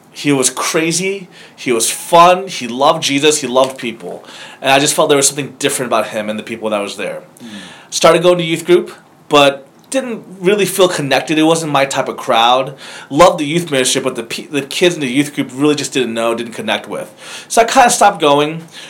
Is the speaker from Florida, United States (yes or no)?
yes; Florida, United States; also born or lived in Philadelphia / Atlanta; now in Durham, United States; So I was born in Philadelphia, lived there for a while, moved to Atlanta, then moved to Florida where I did high school and college and all.